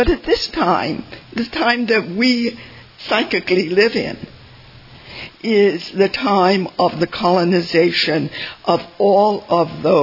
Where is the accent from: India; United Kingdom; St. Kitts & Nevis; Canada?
St. Kitts & Nevis; Saint Kitts; And I grew up in a colony. I grew up in the West Indies, in a small island called St. Kitts.